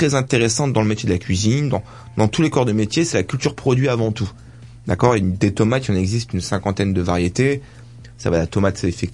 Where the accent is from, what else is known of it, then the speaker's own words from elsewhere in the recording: Italy; en tant qu'Italien